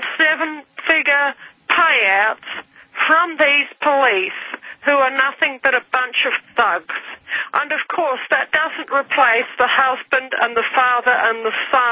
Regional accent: New Zealand; When I was growing up in New Zealand, many years ago

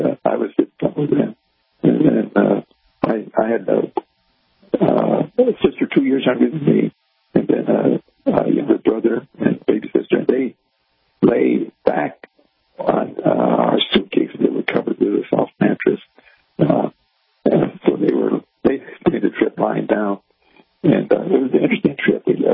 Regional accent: Angola; Well, I grew up in Angola, Portuguese West Africa, and we lived up in the Dembush, which was a primitive area back in 1936. I was born in 36, and actually it was in 48 when we lived in the Dembush. I was 12 years old.

